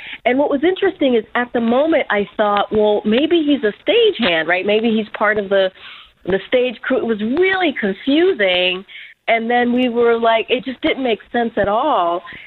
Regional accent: New York, United States; You know, I'm from New York, Mike. I'm from New York.

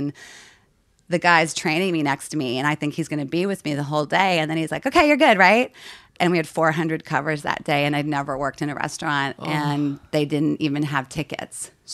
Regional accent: Virginia, United States; Yeah, I'm from Virginia, kind of. My dad was in the military. We lived a bunch of places.

